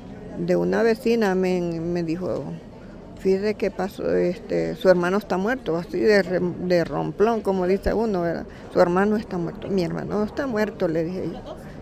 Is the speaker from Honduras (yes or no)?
yes; Honduras; Yo vengo de Honduras.